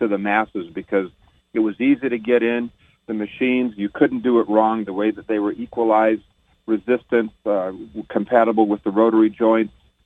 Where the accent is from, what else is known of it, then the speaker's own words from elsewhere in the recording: Colorado, United States; I grew up in Colorado in the mountains where being a resident of that kind of environment lends to fitness.